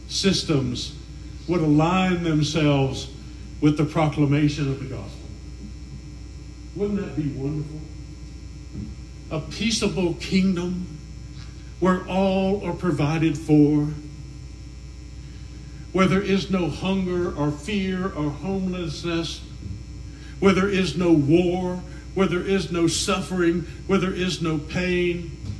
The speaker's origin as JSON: {"language": "English", "region": "the South", "country": "United States", "said": "I'm a Southerner. I can't help it. NASCAR, yay."}